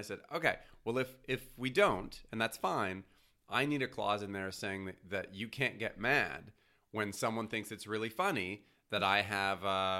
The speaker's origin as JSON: {"language": "English", "town": "Montreal", "region": "Quebec", "country": "Canada", "said": "what the shock was is I came from Montreal's very similar to New York in that no one has a car."}